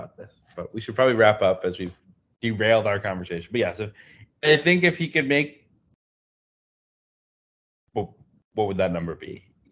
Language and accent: English; Houston, Texas, United States; He's from Maryland, but I grew up in Houston.